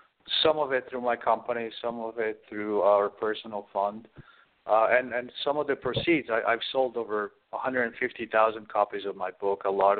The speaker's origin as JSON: {"language": "English", "town": "Medellin", "region": "Antioquia", "country": "Colombia", "tie": "born or raised there", "lives_now": "New York City, United States", "said": "I was born in Latin America. And I have quite a story. I grew up as a homeless kid in Latin America. My mother was involved in drugs and alcohol, and I lived in the streets of Medellin, Colombia during the 80s"}